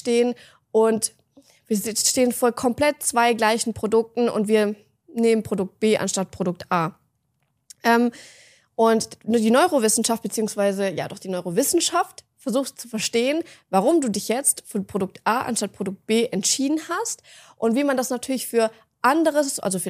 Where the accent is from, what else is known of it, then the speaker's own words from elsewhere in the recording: Germany; wir sind Deutsche